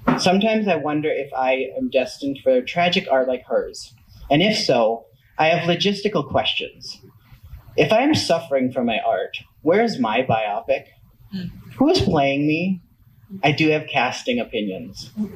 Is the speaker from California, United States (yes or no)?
no; Grand Rapids, Minnesota, United States; I was born here in Grand Rapids. This Grand Rapids, not the Michigan one. The one that also produced … In my own hometown, that's not trivia.